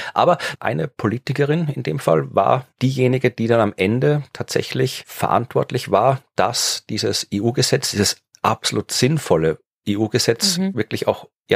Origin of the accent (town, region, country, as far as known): Austria